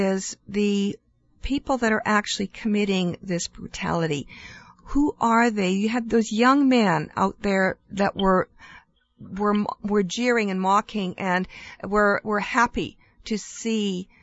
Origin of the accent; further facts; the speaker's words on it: Canada; as a Canadian, I am personally offended at this act and outraged.